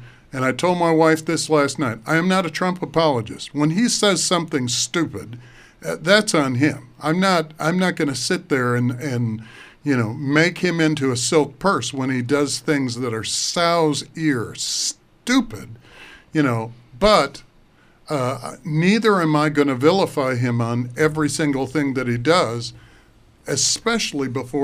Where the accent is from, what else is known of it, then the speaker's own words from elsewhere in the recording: United States; I love being an American because of the fact that someone doesn't hold a gun to my head and say, you'd better believe this way or else.